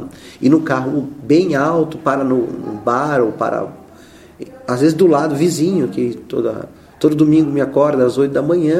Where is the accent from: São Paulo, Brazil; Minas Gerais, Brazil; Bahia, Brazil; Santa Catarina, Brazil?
São Paulo, Brazil; Ibiúna; Embora a cidade de onde eu venho, né, que é Ibiúna, há também a cultura da música sertaneja.